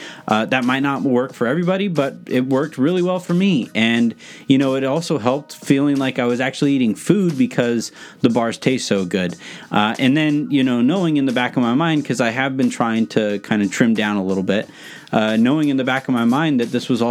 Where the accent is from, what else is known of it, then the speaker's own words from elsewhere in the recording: Yorba Linda, California, United States; I'm from Yorba Linda, California. It is where Richard Nixon was born. It is one of the most conservative cities in the entire nation.